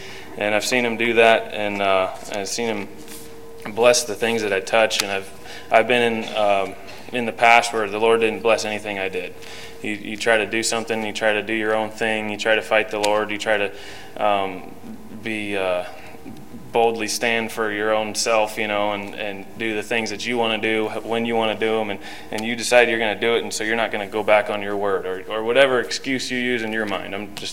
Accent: Findlay, Ohio, United States; also born or lived in Pensacola; I guess briefly I'll tell you, I was raised in Findlay, Ohio, and I just was driving through from visiting my parents last couple weeks.

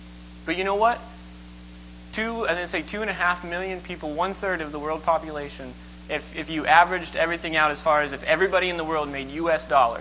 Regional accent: United States; born there; Thank God I was born in America.

